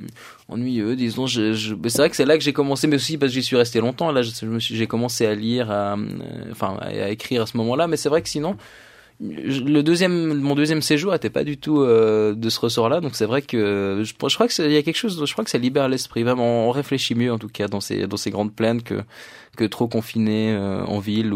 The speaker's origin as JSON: {"language": "French", "country": "Canada", "said": "Je suis canadien, c'est facile pour moi d'accéder partout en Amérique du Nord, plus facile qu'ailleurs."}